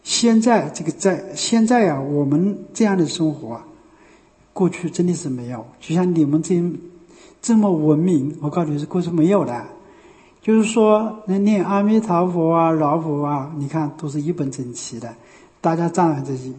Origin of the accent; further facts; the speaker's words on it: Zhengyang, Anhui, China; 都是安徽，都是我们家乡的人，是吧？那边还有好多人到我这里来皈依，是吧？一听说我是正阳人，好亲切，是吧？